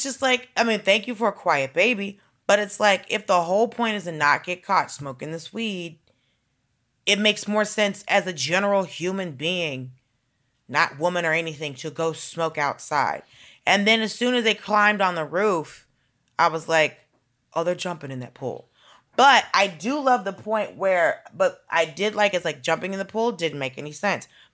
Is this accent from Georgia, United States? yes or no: yes; Atlanta, Georgia, United States; One, I grew up in Atlanta, so I know that lady.